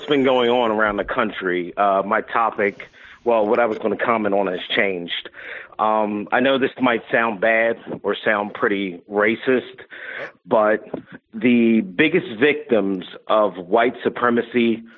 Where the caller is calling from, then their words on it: Philadelphia, Pennsylvania, United States; from Philadelphia.